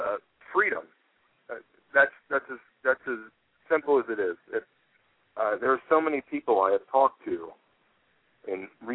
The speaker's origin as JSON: {"language": "English", "town": "Largo", "region": "Florida", "country": "United States", "said": "I'm from Largo, Florida."}